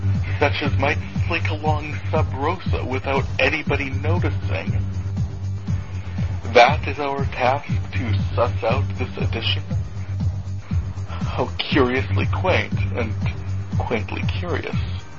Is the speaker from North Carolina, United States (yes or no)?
no; North Dakota, United States; I am from North Dakota, where the mystery ingredient is probably soybeans